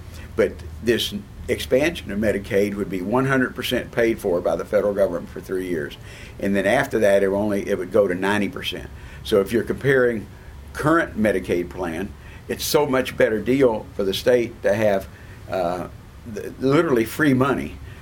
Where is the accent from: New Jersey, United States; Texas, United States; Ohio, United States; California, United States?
Texas, United States; Houston; I grew up in Houston, was born here.